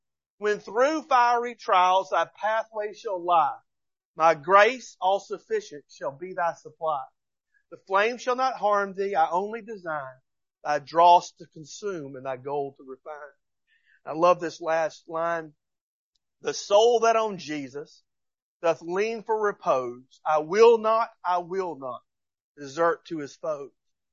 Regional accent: Georgia, United States; But I'm still from Georgia, which is a southern enclave, even though we have Atlanta

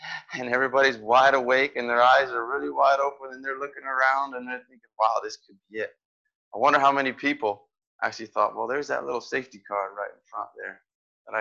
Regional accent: Brazil; I grew up in Brazil, and I lived in Brazil, and we were going to come to the States for the summer

